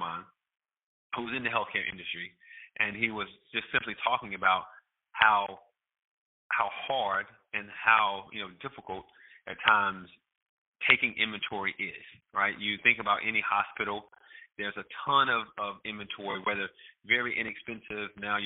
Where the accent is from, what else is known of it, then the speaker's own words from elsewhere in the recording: North Carolina, United States; I'm originally from North Carolina, born and raised there, went to NC State undergrad.